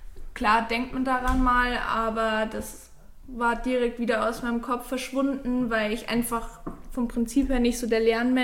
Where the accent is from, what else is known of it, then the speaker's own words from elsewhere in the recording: Bad Tölz, Bavaria, Germany; komme auch von Bad Tölz, also ich wohne ganz in der Nähe von Max.